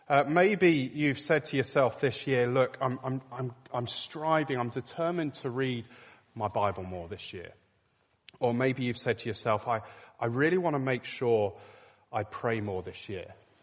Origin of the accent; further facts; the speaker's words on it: United Kingdom; I found an article this week that said apparently a third of Brits make New Year's resolutions, so we're not average Brits in this room.